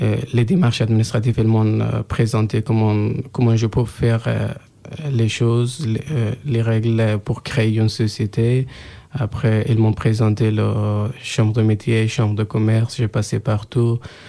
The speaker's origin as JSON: {"language": "French", "country": "Afghanistan", "second_language": "French", "moved": "yes", "lives_now": "France", "said": "Je viens d'Afghanistan. Ça fait 2 ans que je suis en France."}